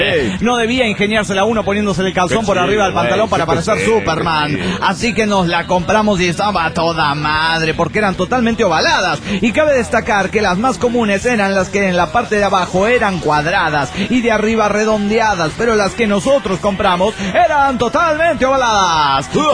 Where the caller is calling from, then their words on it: Toluca, State of Mexico, Mexico; de Toluca, México